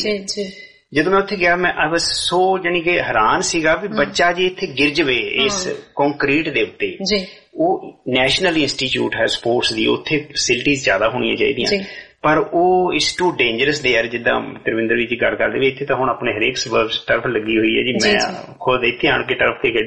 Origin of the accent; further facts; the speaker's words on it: Folriwali, Punjab, India; ਮੇਰਾ ਪਿੰਡ ਫੋਲੜੀ ਵਾਲੀ ਬਿਲਕੁਲ ਸੰਸਾਰਪੁਰ ਦੇ ਨਾਲ ਹੀ ਆ